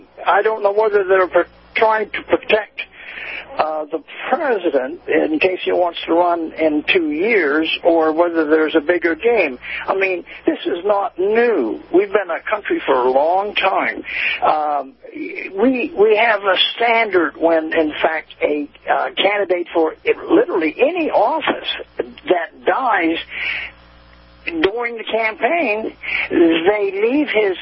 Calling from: Florida, United States; from North Florida.

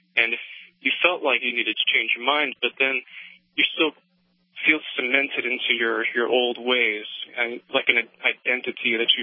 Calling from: South Dakota, United States; I'm from South Dakota.

